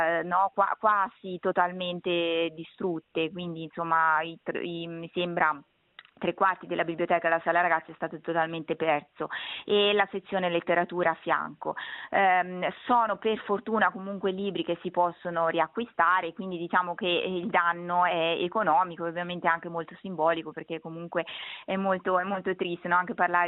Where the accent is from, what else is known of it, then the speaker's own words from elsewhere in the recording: Faenza, Emilia-Romagna, Italy; in primo luogo appunto sono di Faenza